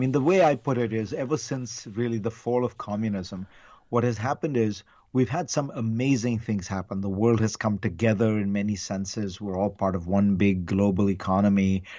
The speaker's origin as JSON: {"language": "English", "country": "India", "tie": "born or raised there", "said": "I grew up in India"}